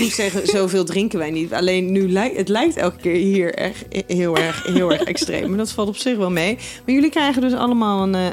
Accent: Schiedam, South Holland, Netherlands; Ja, we zijn allemaal Schiedammers.

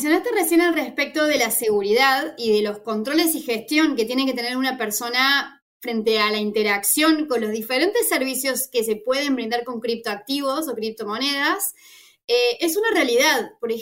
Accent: Argentina; una persona de Latinoamérica, como yo, Argentina

